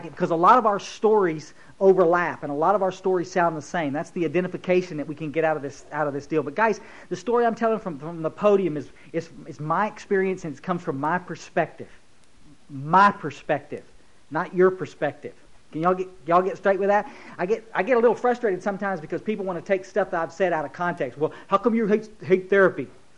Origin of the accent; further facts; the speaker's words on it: Kerrville, Texas, United States; I grew up in Kerrville, Texas, and it was on a little road called Goat Creek Road.